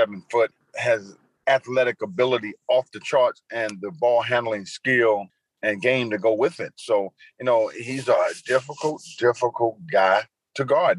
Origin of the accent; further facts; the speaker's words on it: Baltimore, Maryland, United States; I grew up in Baltimore, Maryland, mm-hmm. and that's where it all began for me.